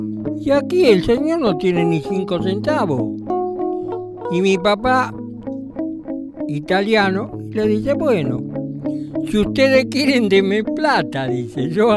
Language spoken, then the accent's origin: Spanish; Avellaneda, Buenos Aires Province, Argentina; yo me crié en Avellaneda, allá en el sur, cerca de la cancha Independiente.